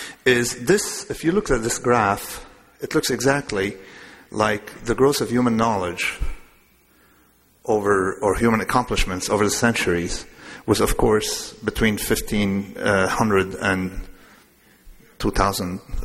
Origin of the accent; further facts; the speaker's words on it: Lebanon; I'm from Lebanon, but I'm Greek Orthodox from Lebanon, and we've been living there forever.